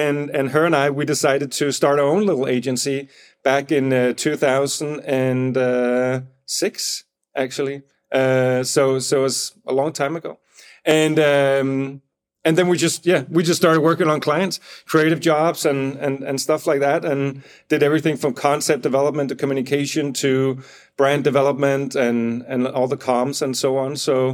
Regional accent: Copenhagen, Capital Region of Denmark, Denmark; also born or lived in Los Angeles, United States; I lived in LA for about 5 years at that point. I'm from Copenhagen originally.

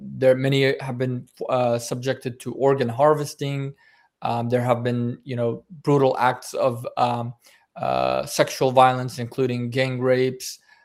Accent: Oklahoma, United States; also born or lived in Artush, China; I was born in East Turkestan in the city of Artush, and I came to the United States 26 years ago this coming June as a political refugee, and I grew up most of my life I spent in Oklahoma.

